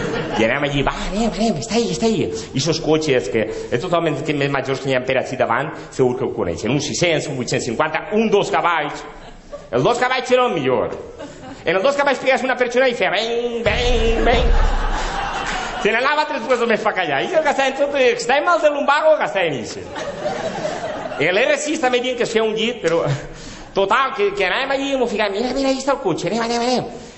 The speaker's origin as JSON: {"language": "Catalan", "town": "Xàtiva", "region": "Valencian Community", "country": "Spain", "said": "jo vinc de dir i diuen, no, que és un poble molt xocotet, però jo soc d'Aixàtiva."}